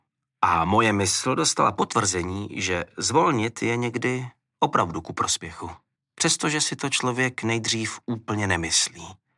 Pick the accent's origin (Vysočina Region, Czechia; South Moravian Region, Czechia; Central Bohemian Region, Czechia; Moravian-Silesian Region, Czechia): Vysočina Region, Czechia; Žďár nad Sázavou; I když jsme třeba od dětství u nás ve Žďáře